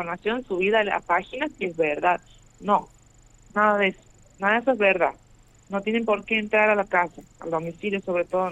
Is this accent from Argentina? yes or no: yes; Argentina; nosotros como ciudadanos argentinos tenemos la obligación de exigirle al censista la identificación